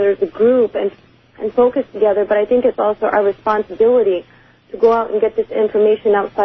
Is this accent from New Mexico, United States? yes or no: yes; Albuquerque, New Mexico, United States; now in Wilmington, United States; I am actually in Wilmington, North Carolina, and actually I wanted to say hi to Richard. I am from Albuquerque, New Mexico, so I'm homesick right now.